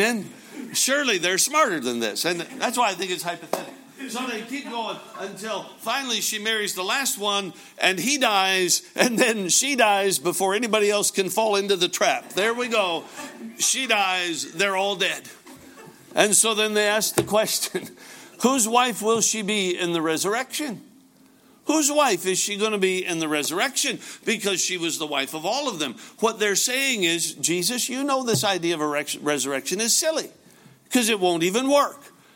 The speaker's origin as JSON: {"language": "English", "region": "Alaska", "country": "United States", "lives_now": "Franklin, United States", "said": "Now, you folks know I'm from Alaska and our home church is in Alaska, but we have a home in Franklin, Kentucky."}